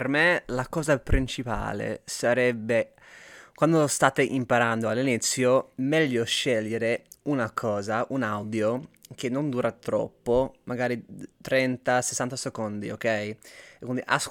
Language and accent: Italian; California, United States; Italian is a second language; vengo dal Sud California e ormai sono appassionato per l'Italia, per la lingua italiana, che mi piace tantissimo.